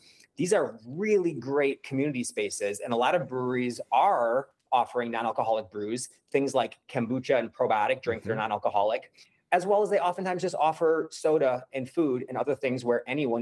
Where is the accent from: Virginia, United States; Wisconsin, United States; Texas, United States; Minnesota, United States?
Wisconsin, United States; But I grew up in Wisconsin. And I come from a family that loves spending time outdoors.